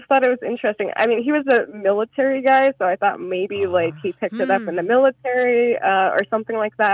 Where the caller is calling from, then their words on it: Portland, Oregon, United States; I'm calling from Portland, Oregon.